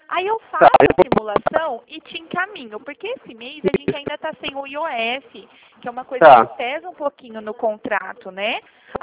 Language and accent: Portuguese; Limeira, São Paulo, Brazil; eu sou aqui da cidade de Limeira